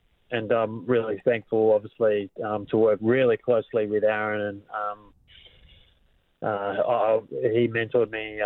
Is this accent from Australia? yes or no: yes; Bunbury, Western Australia, Australia; I'm originally from Bunbury, so my dad was an avid East Fremantle supporter. So I remember coming up from Bunbury.